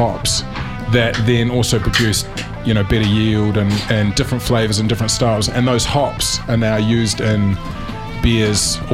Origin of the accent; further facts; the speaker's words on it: New Zealand; I'm basically a Kiwi, but I can't speak Dutch, unfortunately.